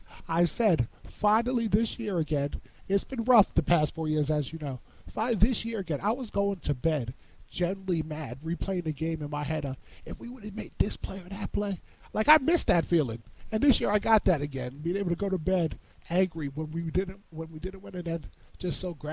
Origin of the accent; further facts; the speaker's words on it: Woodbridge, New Jersey, United States; the storefront in Woodbridge, my hometown of New Jersey.